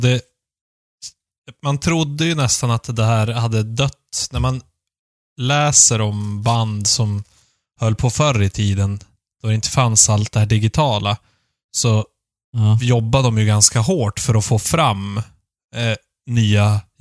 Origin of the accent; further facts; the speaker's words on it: Norsjö, Västerbotten County, Sweden; Han var ju i min hemby. I Norsjö så var det ju ett mord här.